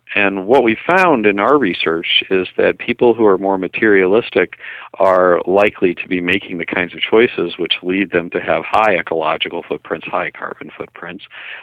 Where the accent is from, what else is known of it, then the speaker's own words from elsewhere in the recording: United States; Well, I'm an American, obviously. I've lived here all my life